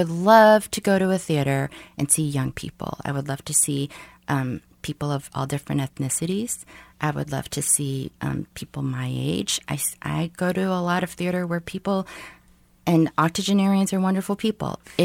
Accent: New York City, New York, United States; So I come from New York City, and I have always gone to a lot of theater.

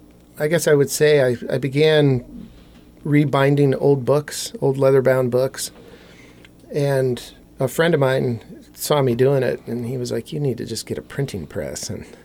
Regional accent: Butte, Montana, United States; I was born in Butte and spent a lot of time there growing up.

